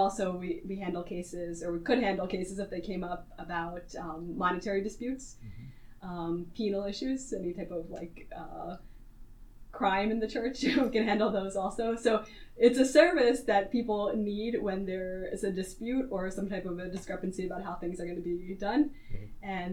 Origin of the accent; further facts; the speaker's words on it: Piscataway, New Jersey, United States; I'm actually from Central New Jersey. I know here they consider it North Jersey, but I'm from Piscataway.